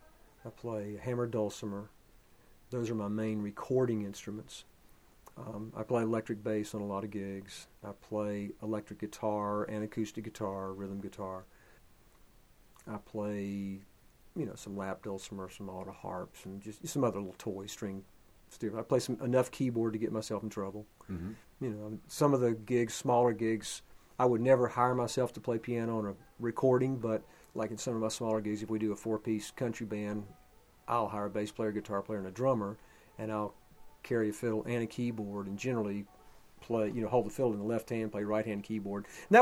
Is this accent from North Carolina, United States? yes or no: yes; North Carolina, United States; so I grew up listening in North Carolina to everything, to Christian hymns, to Motown, to … to hillbilly music, to everything.